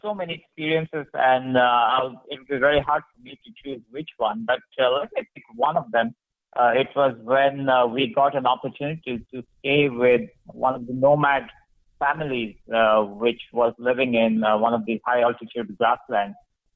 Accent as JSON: {"language": "English", "country": "India", "said": "they heard that I was from India."}